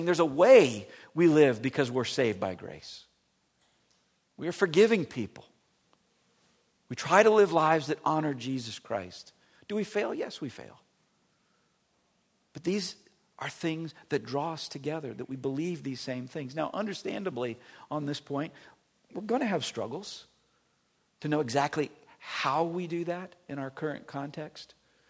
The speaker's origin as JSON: {"language": "English", "region": "Florida", "country": "United States", "lives_now": "St. Louis, United States", "said": "I'm not from St. Louis, I'm from Florida, but you move to St. Louis"}